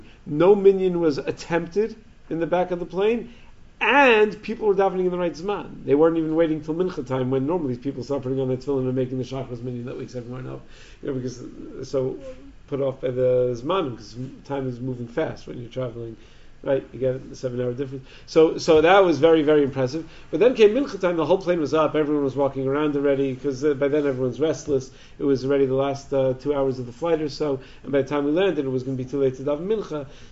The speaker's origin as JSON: {"language": "English", "region": "New York", "country": "United States", "said": "I don't know that many people that do that, and I'm from the Five Towns, but maybe something like that would be different."}